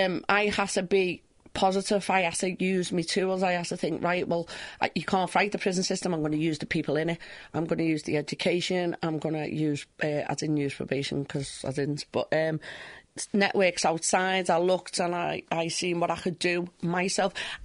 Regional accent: Liverpool, North West England, United Kingdom; accent: Scouse; now in York, United Kingdom; Oh, yeah, I am from Liverpool, not from York.

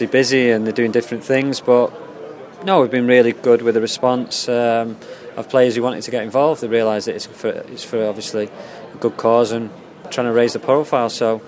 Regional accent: Salford, North West England, United Kingdom; I grew up in Salford.

